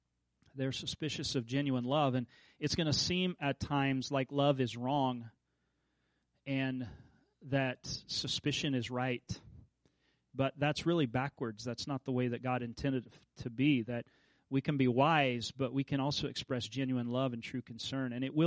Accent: Kansas, United States; now in New York, United States; I'm from Kansas, so it's a lot different than New York.

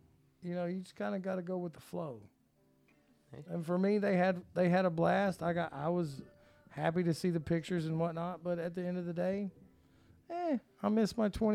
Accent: Southern United States, United States; Mine was last year and the year before, you know, because I'm from the South.

